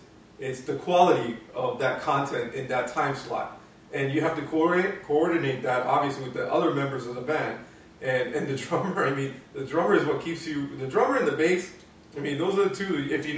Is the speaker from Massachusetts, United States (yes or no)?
yes; Massachusetts, United States; Growing up in Massachusetts, we were big